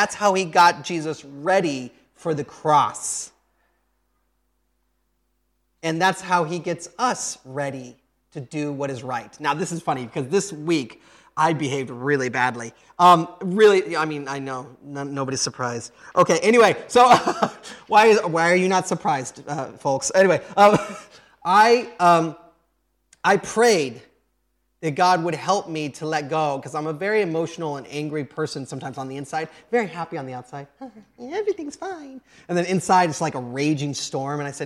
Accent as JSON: {"language": "English", "country": "United States", "said": "I'm an American, and that's not okay in America"}